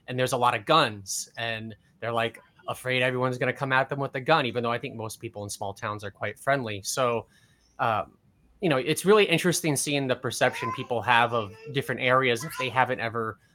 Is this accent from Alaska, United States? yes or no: no; Brainerd, Nebraska, United States; And I have friends who I grew up with in Brainerd, Nebraska